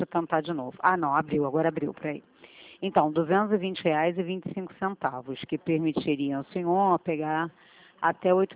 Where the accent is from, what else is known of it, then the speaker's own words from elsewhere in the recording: Rio de Janeiro, Brazil; sou da Tijuca